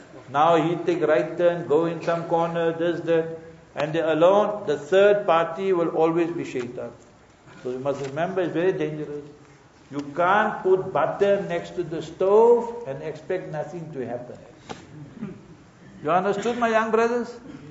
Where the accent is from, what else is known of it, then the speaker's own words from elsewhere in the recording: South Africa; So I say, brother, how are you? I'm from South Africa. I speak a little bit Afrikaans also.